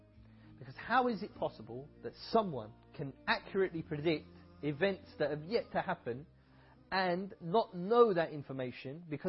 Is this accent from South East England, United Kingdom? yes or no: no; East of England, United Kingdom; Alhamdulillah, I was born and raised in Essex, which is just outside of London. I was raised in a family of, we could call ourselves agnostic. We used to believe in God, but we didn't really follow a particular religion. However, I was baptized.